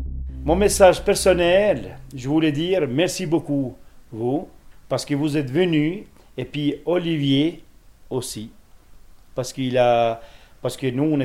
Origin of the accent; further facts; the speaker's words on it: Kosovo; French is a second language; now in Switzerland; Je suis albanais de Kosovo, j'arrivais ici en Suisse à 88-89, la saison de l'hiver, jusqu'à maintenant, ça veut dire 28 ans.